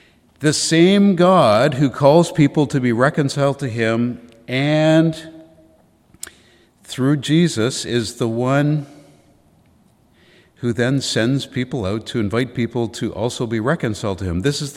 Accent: Toronto, Ontario, Canada; I'm from the Toronto area, and I thought I would just do what anyone else does, is I'm just going to move to Vancouver to go to this school.

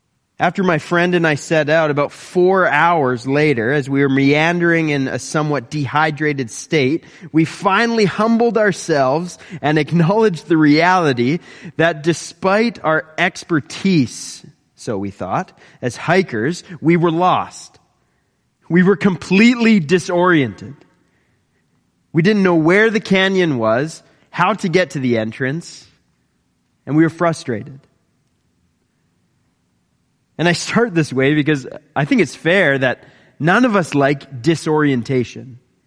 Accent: British Columbia, Canada; Well, I grew up in the Fraser Valley, and I've had my fair share of breathtaking hikes.

